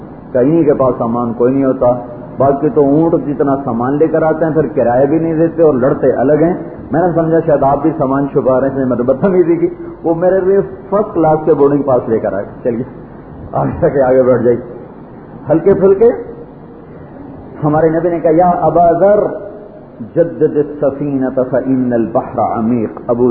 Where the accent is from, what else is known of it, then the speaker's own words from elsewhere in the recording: Punjab, Pakistan; میں نے میرا گاؤں ملتان کے ساتھ ہے